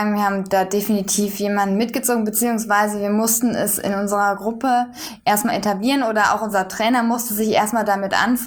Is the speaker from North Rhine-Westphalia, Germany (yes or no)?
yes; Bonn, North Rhine-Westphalia, Germany; now in Berlin, Germany; Ich bin in Bonn zur Schule gegangen und genau, in Berlin habe ich dann nach der Schule die besten Möglichkeiten gesehen